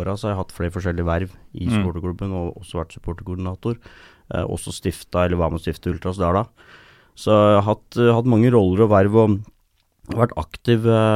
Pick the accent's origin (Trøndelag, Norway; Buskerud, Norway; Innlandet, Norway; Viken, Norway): Buskerud, Norway; Mjøndalen; Jeg er jo fra Mjøndalen. Jeg har gått og tråkket rundt i gressmaten og staden og tribunene der siden jeg var liten.